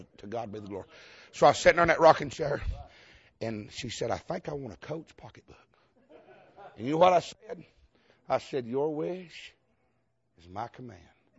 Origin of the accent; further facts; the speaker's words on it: Georgia, United States; I deal with deacons too. And I'm from Georgia. We don't care. We ain't never had no sense and don't plan on getting none.